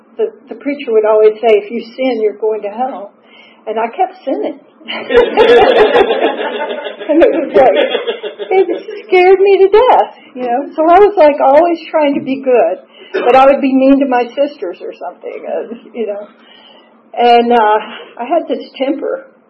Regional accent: Atlanta, Georgia, United States; I grew up in Atlanta and I lived for my family was Southern Baptist.

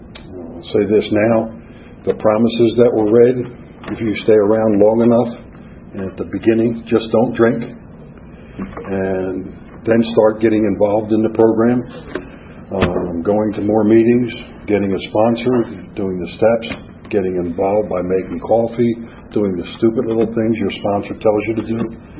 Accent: Philadelphia, Pennsylvania, United States; I grew up in Philadelphia. Where I was one of seven kids, Irish Catholic family, seven kids in 9 years.

